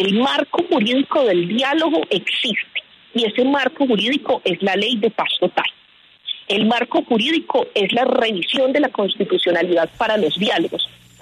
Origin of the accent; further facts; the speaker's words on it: Antioquia, Colombia; accent: paisa; yo soy una paisa de aquí, he coordinado este proceso, la mayoría de la delegación es paisa, hablamos en paisa, entendemos el código cultural de paisas